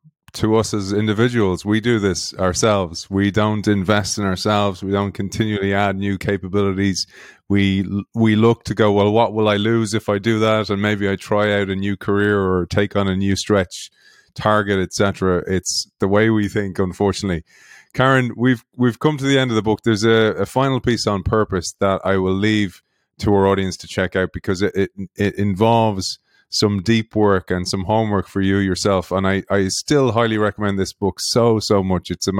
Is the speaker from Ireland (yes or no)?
yes; Ireland; See, us Irish, we're everywhere.